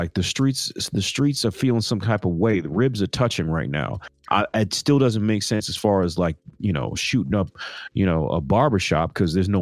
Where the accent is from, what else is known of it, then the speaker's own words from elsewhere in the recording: Missouri, United States; I'm from Missouri to where they basically got that idea from Missouri.